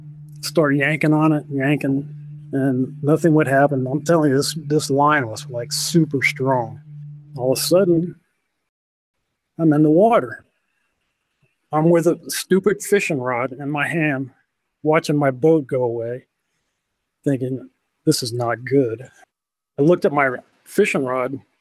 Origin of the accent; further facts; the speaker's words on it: St. Petersburg, Florida, United States; Well, I grew up in Florida, in St. Petersburg, Florida. And, my dad was a big boater.